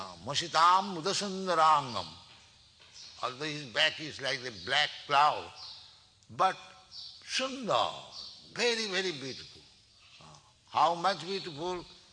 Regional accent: India; English is a second language; Of course, I am Indian, so I have tried my best to give you this Krishna consciousness.

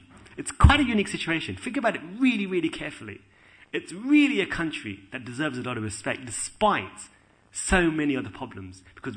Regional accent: United Kingdom; being a British person, i.e. born in the UK, don't really have too much attachment to India.

